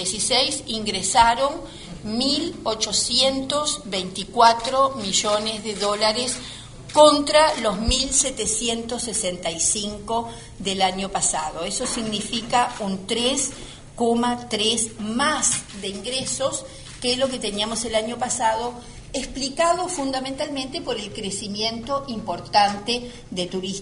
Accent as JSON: {"language": "Spanish", "country": "Uruguay"}